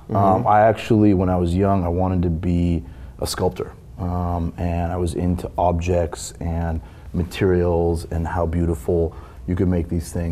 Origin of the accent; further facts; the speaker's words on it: California, United States; I grew up just outside of LA, Southern California.